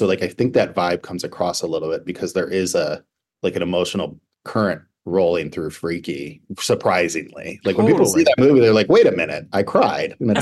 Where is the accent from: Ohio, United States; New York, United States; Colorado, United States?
Ohio, United States; Cleveland; I loved Cleveland growing up until I was, you know, at that age when everyone else figured out I was gay before I did.